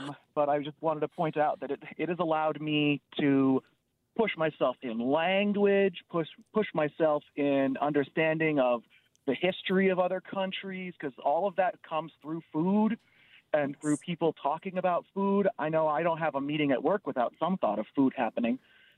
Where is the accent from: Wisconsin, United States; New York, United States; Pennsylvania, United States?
Wisconsin, United States; Madison; Growing up in Madison, I kind of grew up with Miracle Whip as the tangiest thing that I would tolerate eating.